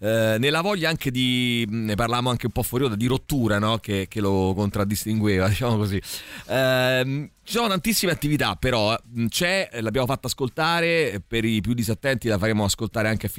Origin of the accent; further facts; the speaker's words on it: Milan, Lombardy, Italy; now in Rome, Italy; da milanese immigrato a Roma mi sono venuti i brividi. Sono 20 anni che mi sono autosiliato